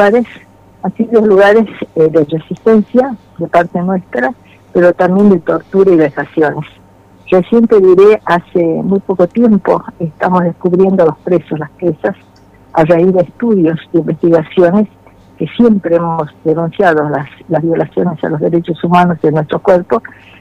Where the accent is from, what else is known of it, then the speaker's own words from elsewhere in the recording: Tucumán, Argentina; yo vengo desde Tucumán